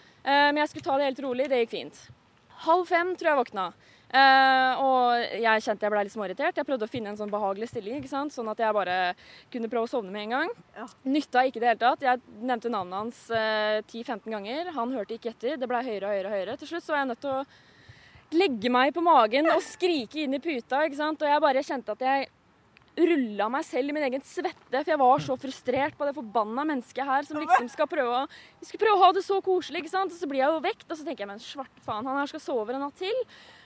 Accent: Gol, Buskerud, Norway; now in Oslo, Norway; Jeg er fra Gol i Hallingdal, men nå så bor jeg i Oslo da, for jeg skal jobbe og studere her.

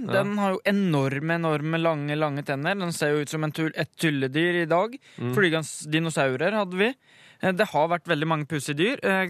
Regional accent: Bø, Telemark, Norway; Heimbygda mi i Telemark, altså Bø, har en forstad som kun livnærer seg av en eneste ting.

